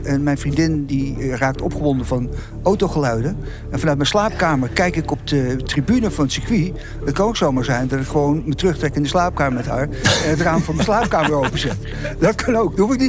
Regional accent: Zandvoort, North Holland, Netherlands; also born or lived in Amsterdam; Ik ben in Zandvoort getogen. Ik ben geboren in Amsterdam.

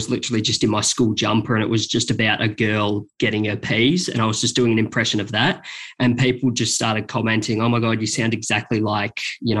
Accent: Corowa, New South Wales, Australia; I think it's just like, you know, just hanging out with mates, just doing all that country boy stuff, really playing footy. We're right on the Murray River.

